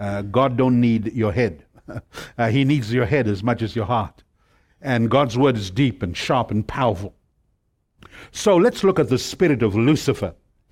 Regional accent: South Africa; accent: British twang; now in United States; I come from South Africa. So if I talk with the British twang, I grew up in the most British of places in South Africa. I'm Asian Indian by background.

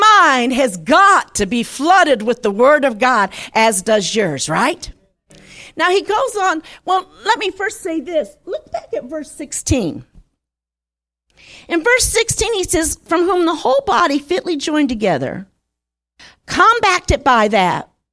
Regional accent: Toledo, Ohio, United States; when I was growing up, and I grew up in Toledo

